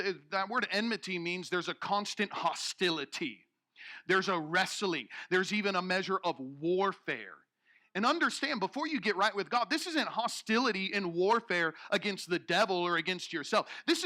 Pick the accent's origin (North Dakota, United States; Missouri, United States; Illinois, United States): Illinois, United States; I was driving from my hometown in central Illinois from Dallas, Texas.